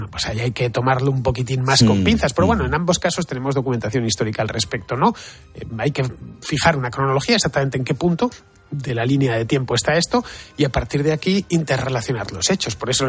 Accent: Madrid, Community of Madrid, Spain; Yo soy hijo, nieto, bisnieto, tataranieto de madrileños. Soy madrileño desde que se inventó la cosa. Entonces, bueno, pues no tengo pueblo.

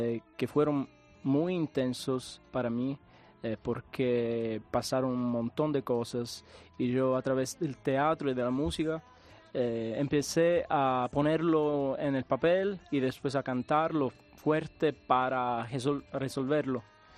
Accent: Palermo, Sicily, Italy; Palermitano, sí, uh-huh. Sí. Es el idioma particular de Palermo, uh-huh. Que es mi ciudad natal. Y es la capital de Sicilia.

